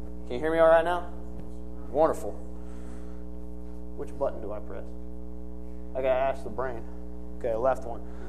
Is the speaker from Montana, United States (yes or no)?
yes; Montana, United States; God had put in my heart a long time ago to go start church in my home state. And I'm from there, and so there's no culture shock.